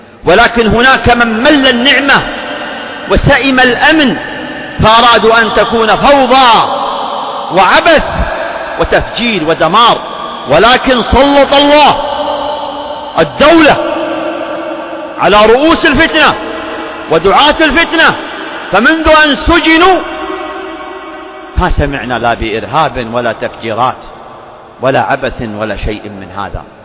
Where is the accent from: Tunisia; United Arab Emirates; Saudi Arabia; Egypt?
Saudi Arabia; بلادنا المملكة العربية السعودية